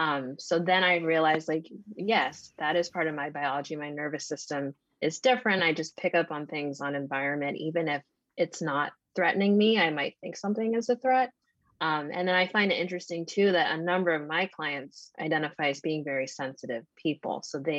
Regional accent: New York City, New York, United States; It was so different than how I was raised as a young Black girl growing up in New York City. I mean, New York City is already a pretty intense city to live

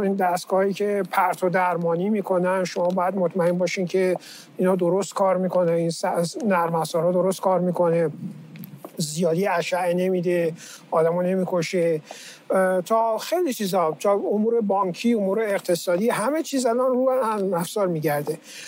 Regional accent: Tehran, Tehran Province, Iran; من بزرگ شده تهران هستم

